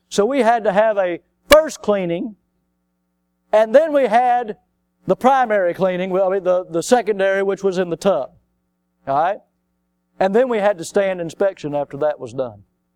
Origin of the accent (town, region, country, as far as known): the South, United States; born or raised there